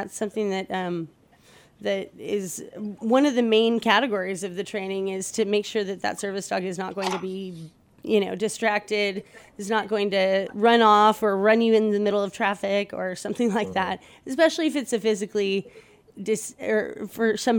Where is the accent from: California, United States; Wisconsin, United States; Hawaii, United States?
California, United States; Los Angeles; I'm from Los Angeles myself, so, yeah, I do know that I can pretty much take my dog anywhere